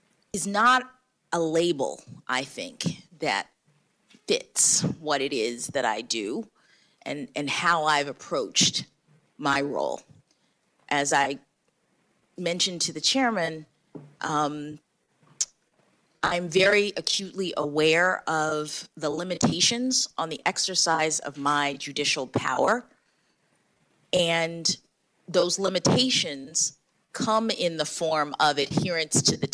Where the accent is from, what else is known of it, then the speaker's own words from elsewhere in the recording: Miami, Florida, United States; when I was born in 1970 and went to school in Miami, Florida, was completely different.